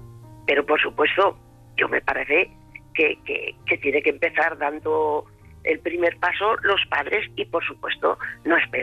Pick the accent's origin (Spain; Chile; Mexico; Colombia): Spain; Zaragoza, Aragon; Soy de Zaragoza